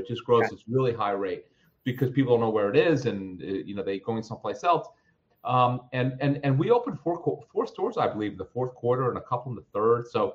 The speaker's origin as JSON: {"language": "English", "region": "Florida", "country": "United States", "tie": "born or raised there", "also_born_or_lived": "New York", "said": "Like I grew up in Florida. You know, I never saw snow until I was 18, but I lived up in New York for 30 years."}